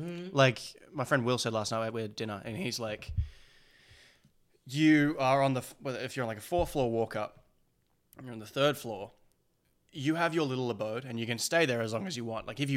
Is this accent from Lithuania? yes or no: no; Australia; now in Los Angeles, United States; I have a very similar feeling about LA than I do about my hometown. And it's not because any specific reason. It's just so slow. Australia in general is such a slow lifestyle.